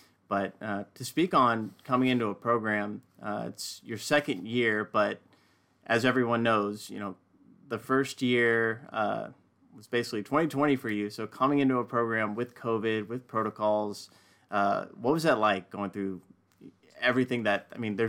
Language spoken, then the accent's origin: English; Houston, Texas, United States; I'm a Texan myself. I was born and raised in Houston.